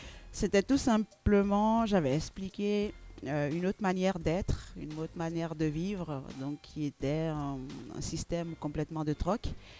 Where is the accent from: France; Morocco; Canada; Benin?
Benin; moved away as an adult; Au Bénin, à Dahomey, je suis née là-bas. J'y ai passé 18 années de ma vie avant d'arriver ici.